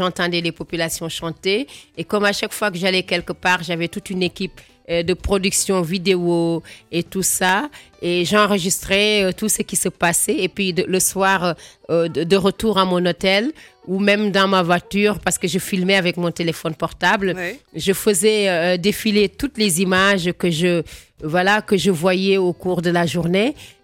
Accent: Senegal; je suis une vraie Sénégalaise qui aime mon pays.

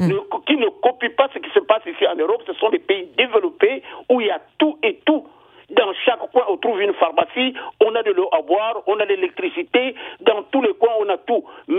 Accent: Republic of the Congo; Parce que chez nous, au Congo-Brazzaville, tous ceux qui habitent le village sont des sorciers.

